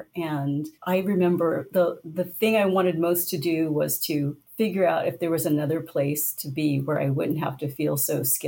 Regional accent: Portland, Oregon, United States; when I was growing up in Portland in the 1980s, I lived in Northeast Portland, which eventually, I guess maybe it's still called the Alberta Arts District. But when I was growing up, it was just called Dangerous.

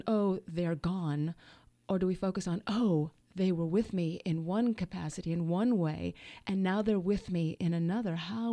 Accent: Colombia; also born or lived in New York; now in Seattle, United States; Well, when I moved from New York, I'm Colombian. My heritage is Colombian. And I moved to Seattle.

